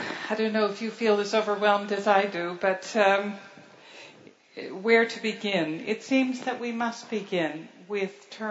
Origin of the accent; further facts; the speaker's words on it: Toronto, Ontario, Canada; Yes, Larry. That's right. He's a fellow Torontonian.